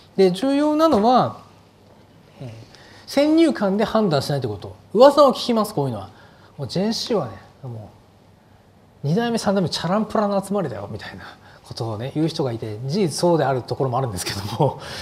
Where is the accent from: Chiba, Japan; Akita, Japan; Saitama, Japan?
Saitama, Japan; 特に私なんかは埼玉出身だし、